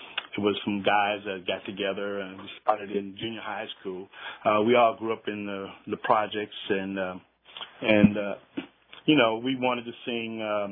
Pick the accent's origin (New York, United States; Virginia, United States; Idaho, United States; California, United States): California, United States; San Francisco; Well, I'm from San Francisco, a place called Hunters Point.